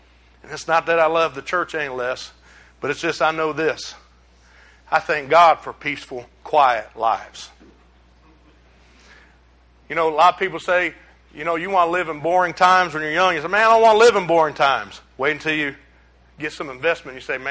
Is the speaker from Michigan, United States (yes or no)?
yes; Detroit, Michigan, United States; You know, I grew up in Detroit, Michigan, where I don't even know what the murder rate is.